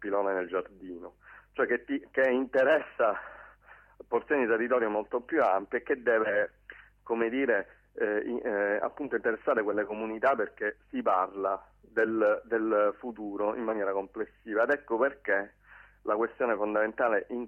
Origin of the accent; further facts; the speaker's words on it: Sicily, Italy; magari da siciliano ho più il posto della Sicilia